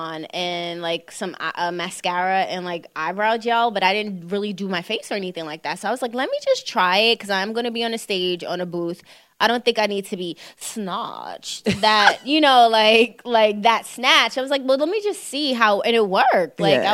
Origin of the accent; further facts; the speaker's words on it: Brooklyn, New York, United States; being that I'm a girl from Brooklyn who watches a lot of TV